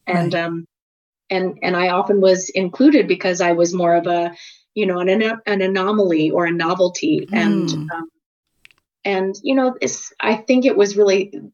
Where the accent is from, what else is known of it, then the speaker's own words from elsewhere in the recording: Philadelphia, Pennsylvania, United States; also born or lived in Connecticut; Well, I was really born and kind of raised for my early life in suburban Philadelphia, but I attended school from the age of 11 until 18 in Connecticut.